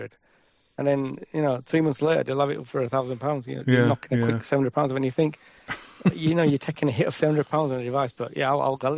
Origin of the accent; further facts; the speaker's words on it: Yorkshire and the Humber, United Kingdom; accent: Yorkshire; Sorry, that was probably me, my Yorkshire accent.